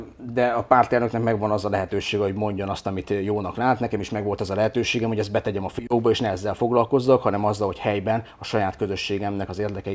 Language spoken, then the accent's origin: Hungarian; Miskolc, Borsod-Abaúj-Zemplén, Hungary; És onnan kerültem Miskolcra ebbe az iskolába, és miután Miskolcon nőttem fel, azért sok mindent láttam már.